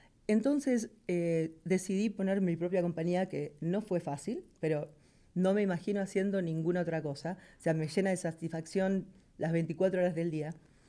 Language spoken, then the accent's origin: Spanish; Argentina; Ricardo es también de Argentina, yo soy de Argentina.